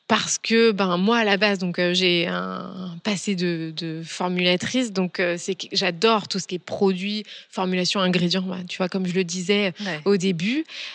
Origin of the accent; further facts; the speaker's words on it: Orléans, Centre-Val de Loire, France; Et Orléans, parce qu'on est d'Orléans.